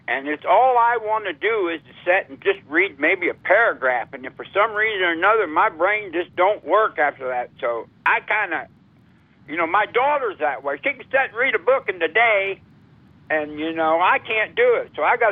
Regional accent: Indiana, United States; I'm from Indiana.

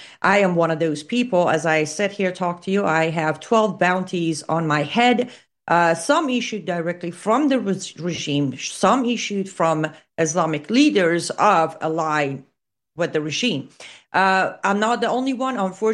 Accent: United States; including myself as an American Iranian

